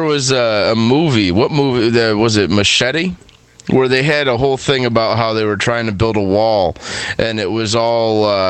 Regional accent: Michigan, United States; I'm from Michigan. I love hockey. Got the Red Wings.

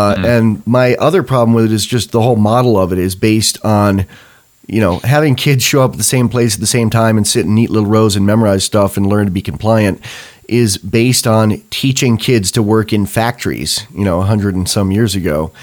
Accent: New York, United States; yeah, I grew up in New York State, and my sister is a retired educator, not too far from you in Ithaca.

